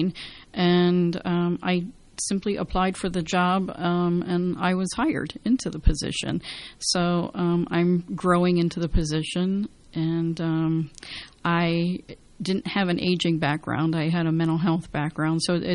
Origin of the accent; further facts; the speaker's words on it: Pennsylvania, United States; also born or lived in Baltimore; now in Frenchtown, United States; I'm originally from South Central Pennsylvania. It's where I grew up. I was then in Baltimore for several years.